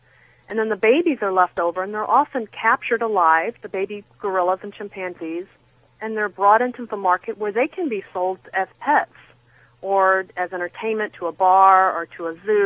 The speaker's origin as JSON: {"language": "English", "region": "Missouri", "country": "United States", "said": "here in my home state of Missouri"}